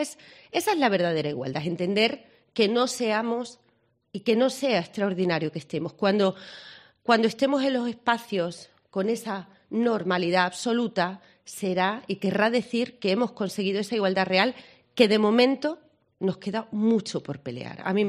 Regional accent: Extremadura, Spain; Me siento una hija de Extremadura y, por lo tanto, para mí, lo decía, soy hija de esta tierra.

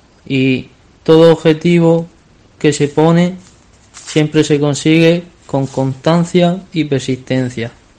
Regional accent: Andalusia, Spain; Tengo 19 años, soy de Alba, Almería

